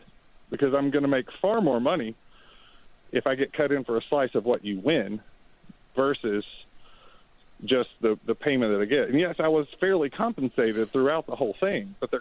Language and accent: English; Birmingham, Alabama, United States; Hey, I grew up in Birmingham. I've been listening to your show since you've been down here.